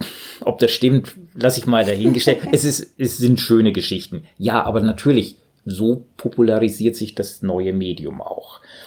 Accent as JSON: {"language": "German", "region": "Southern Germany", "country": "Germany", "said": "also ich als Süddeutscher kenne ihn auch."}